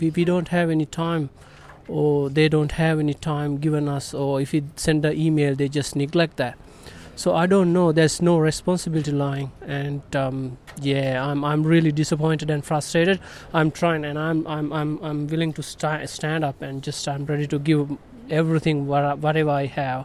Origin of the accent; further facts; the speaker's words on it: Sri Lanka; now in Australia; and we have been here for 10 years in Australia, and we are like migrants from Sri Lanka originally.